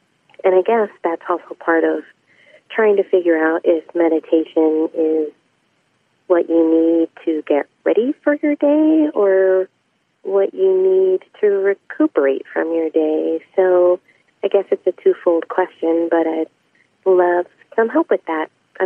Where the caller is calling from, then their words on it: Phoenix, Arizona, United States; I'm calling from Phoenix, Arizona